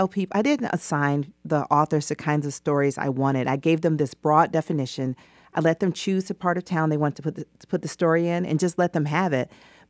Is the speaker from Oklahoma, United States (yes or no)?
no; Atlanta, Georgia, United States; born there; I wrote my story about Southwest Atlanta. I was born in Southwest Atlanta.